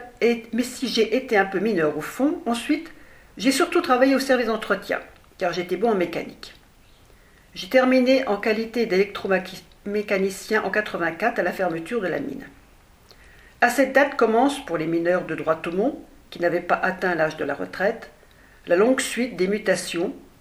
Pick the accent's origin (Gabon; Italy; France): Italy; parce que j'étais italien. Une histoire de fou. Comment j'ai pu faire de 2 ans de service militaire si je suis italien? Du coup, ma femme qui était française serait devenue italienne.